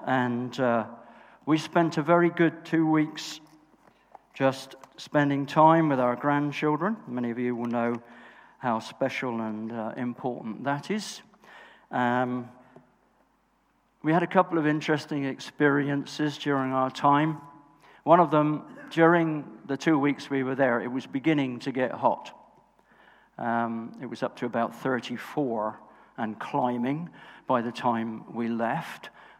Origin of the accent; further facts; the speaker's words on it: Sunderland, North East England, United Kingdom; I said, "I come from Sunderland."